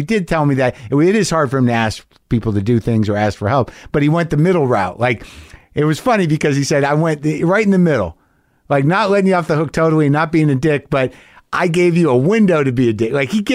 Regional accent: New Mexico, United States; Like, I grew up in New Mexico. I was always very much, Latinos were very much part of my life, all my life growing up.

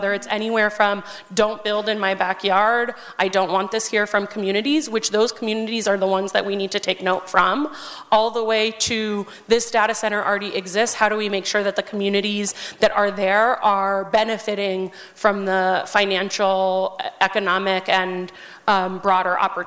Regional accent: New Mexico, United States; it was already built in my hometown right outside of Albuquerque, New Mexico.

